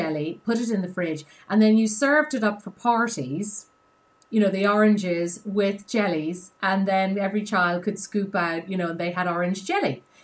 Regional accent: Ireland; I grew up in Ireland, in the south of Ireland

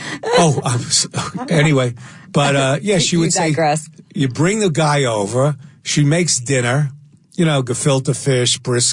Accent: New York, United States; I'm from New York or whatever.

